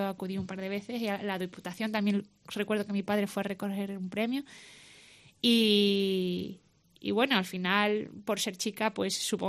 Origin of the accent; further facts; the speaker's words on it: Cádiz, Andalusia, Spain; somos de Cádiz.